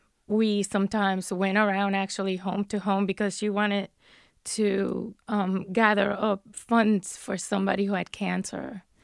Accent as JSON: {"language": "English", "country": "Puerto Rico", "tie": "born or raised there", "second_language": "English", "said": "And I learned English. You had to take English in Puerto Rico from the time you're in second grade."}